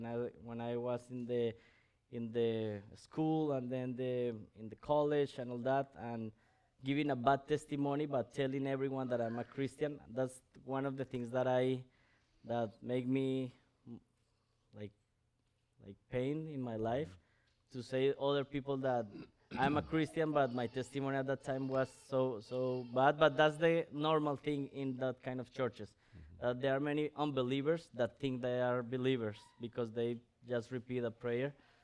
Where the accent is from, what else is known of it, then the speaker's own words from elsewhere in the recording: Bogotá, Bogotá Capital District, Colombia; also born or lived in Medellín; So I was born in Medellin, but I live all my life in Bogota. That is the capital of the country.